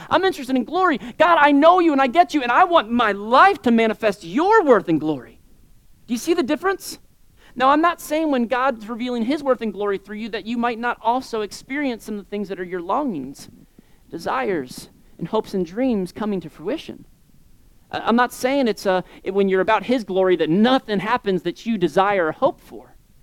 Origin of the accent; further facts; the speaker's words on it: Florida, United States; I'm from South Florida, and so this was not true of my culture.